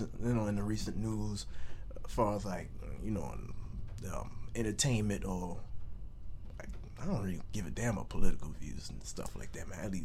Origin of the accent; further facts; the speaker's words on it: Mount Pleasant, South Carolina, United States; For instance, this is me. … from Mount Pleasant, South Carolina, man.